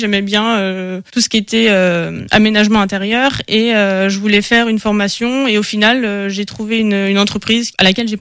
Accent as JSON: {"language": "French", "town": "Angers", "region": "Pays de la Loire", "country": "France", "tie": "born or raised there", "said": "j'ai 26 ans et j'ai créé Vestatrip Conciergerie depuis presque un an maintenant. Je suis née à Angers, j'ai grandi dans un petit village à l'est d'Angers et je vis actuellement dans la même ville."}